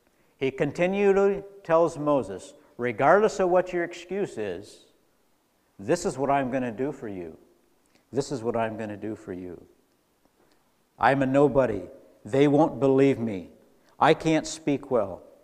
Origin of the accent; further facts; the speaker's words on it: Mali; moved away as an adult; now in United States; I grew up in Africa. I grew up in West Africa, in the country of Mali, in the desert.